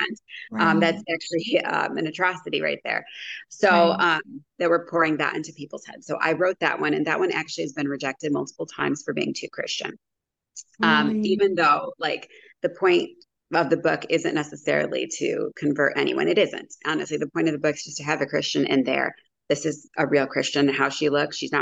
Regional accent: Chicago, Illinois, United States; because I'm from the Chicago area.

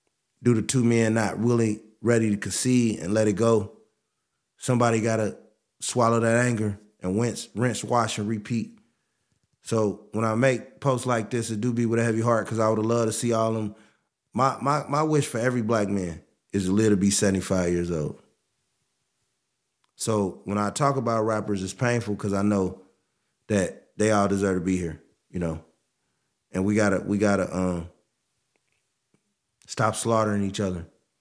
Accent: Midwest, United States; You know, like I said, I'm from the Midwest. I'm still old school.

